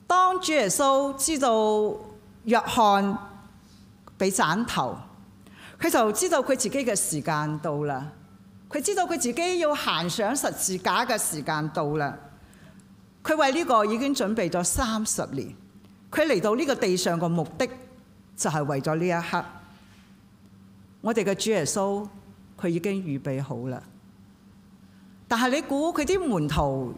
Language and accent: Cantonese; Hong Kong; 因為我哋講 Cantonese 嘅，我哋香港人又好啦，新加坡人又好啦，好多時咧，就算我唔信主咧。我起碼都聽過，我細個翻過天主教學校